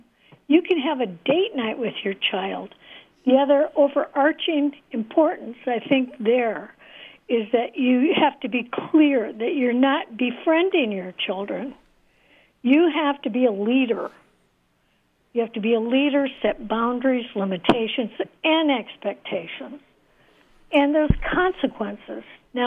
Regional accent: Midwest, United States; I was raised in the Midwest, born in the 40s

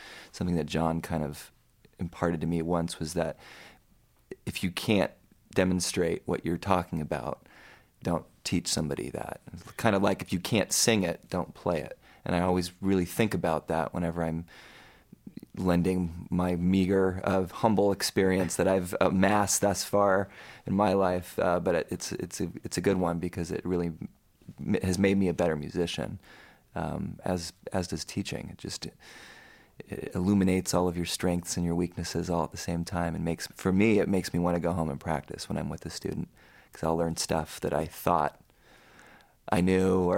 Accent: Long Beach, California, United States; I studied with a great pianist who lives in New York now, originally from my hometown, Long Beach, California

